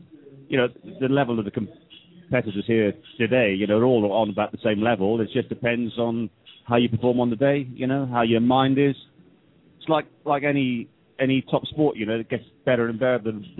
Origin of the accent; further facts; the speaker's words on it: Wales, United Kingdom; now in England; from. Wales, originally. But I live in England, live near London, north of London in the countryside, beautiful English countryside, very lucky.